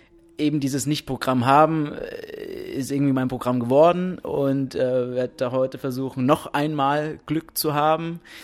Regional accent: Berlin, Germany; now in Ludwigsburg, Germany; ich komme gerade aus Ludwigsburg angefahren. Bin eigentlich aus Berlin und lebe jetzt seit 3 Monaten hier in Baden-Württemberg und studiere in Ludwigsburg an der Filmakademie.

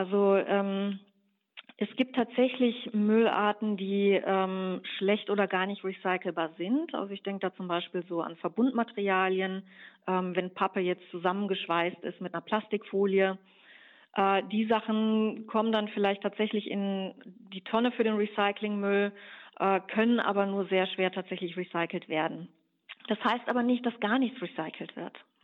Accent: Germany; Ich bin ja Deutsche und ich lebe in Deutschland

